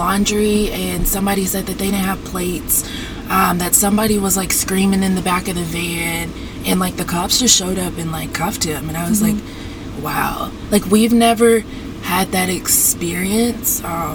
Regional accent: the South, United States; We grew up in the South. I was often the only black child in my class

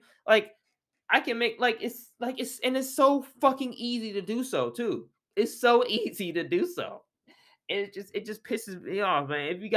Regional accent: United States; I can only speak for America. As an American, we are bored.

